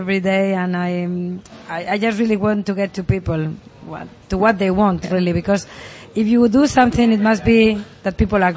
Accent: Alicante, Valencian Community, Spain; English is a second language; also born or lived in Castile; And my mother was from Asturias, but I always live here. I mean, I'm 54, and I live 50 years in Alicante

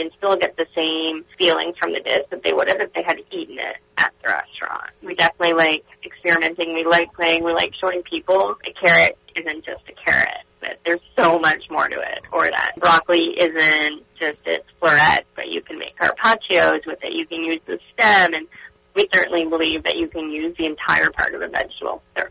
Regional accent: Canada; I am Canadian.

